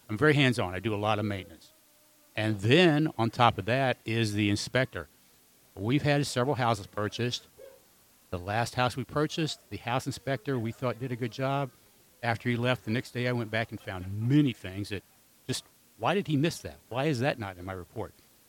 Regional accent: Missouri, United States; also born or lived in Carolinas; We grew up, both of us, central. We grew up in Missouri. We've had the opportunity in our life to live 20 plus years, basically raise our family in the Carolinas.

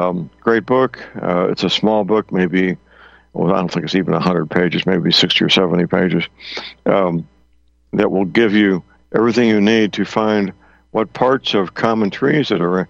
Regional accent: St. Louis, Missouri, United States; I was reading about this 15-year-old high school student in my hometown, St. Louis, who was beaten, left for dead, basically, by fellow students.

